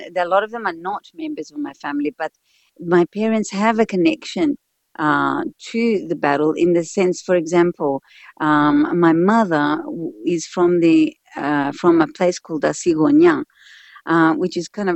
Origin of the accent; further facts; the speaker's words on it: Australia; So when I was growing up in Australia, you know, I went.